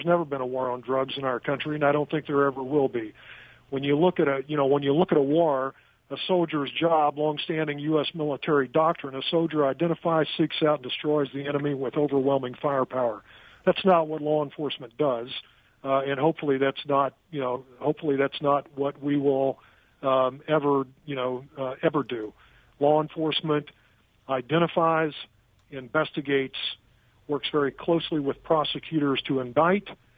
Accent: Cape Girardeau, Missouri, United States; I was a local police officer for 4 years in my hometown of Cape Girardeau, Missouri

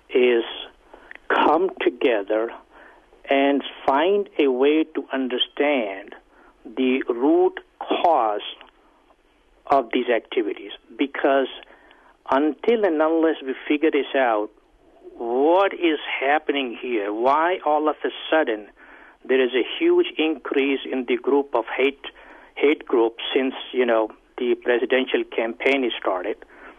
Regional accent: India; now in United States; I came from India over 30 years ago, and I gave my citizenship

